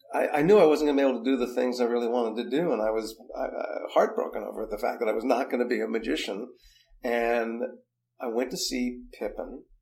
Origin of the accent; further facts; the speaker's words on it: New Jersey, United States; I grew up in Jersey, and I started really going to New York to see theater when I was 12.